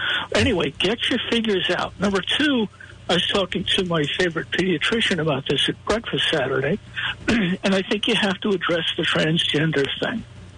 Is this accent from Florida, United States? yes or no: no; New York, United States; we had a one-party system when I was growing up on Long Island.